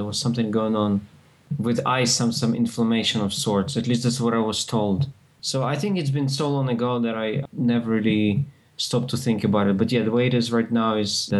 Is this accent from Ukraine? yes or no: yes; Ukraine; I grew up in Ukraine, which is a neighboring country of Poland, interestingly enough.